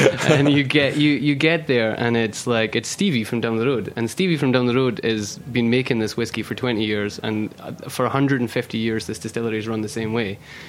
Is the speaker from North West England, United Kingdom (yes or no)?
no; Oban, Scotland, United Kingdom; Yeah. That's my hometown.